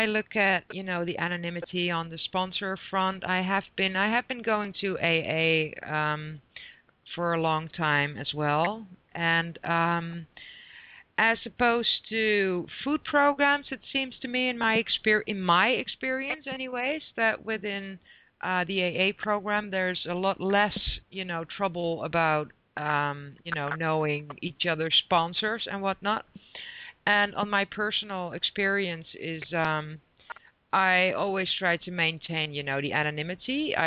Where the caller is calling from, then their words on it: Netherlands; I am calling in from the Netherlands.